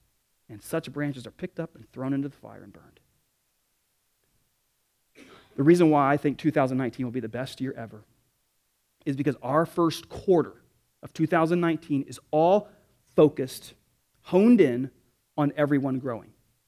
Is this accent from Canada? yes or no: no; Indianapolis, Indiana, United States; So I come from Indianapolis, and I'll be honest with you.